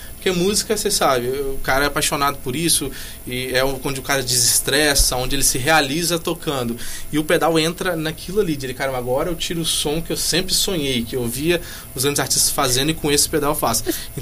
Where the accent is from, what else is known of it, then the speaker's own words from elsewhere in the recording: Espírito Santo, Brazil; Então, a gente é capixaba, daqui a galera tem que conhecer mais